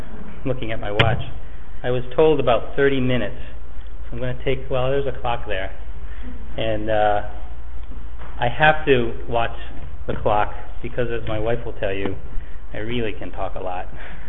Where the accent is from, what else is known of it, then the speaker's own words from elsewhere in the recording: United States; born there; I've been exposed to Christianity since I'm a child because I was born in America.